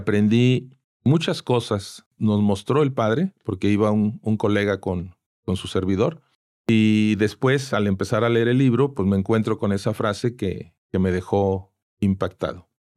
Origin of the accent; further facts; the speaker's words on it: Puebla, Mexico; born there; also born or lived in Mexico City; Por eso los 6 hijos, 3 somos nacidos en Puebla, yo soy el tercero, mis 2 hermanas mayores y yo.